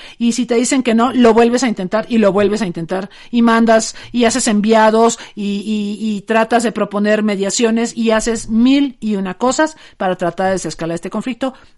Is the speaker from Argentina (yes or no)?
no; Mexico; yo soy mexicana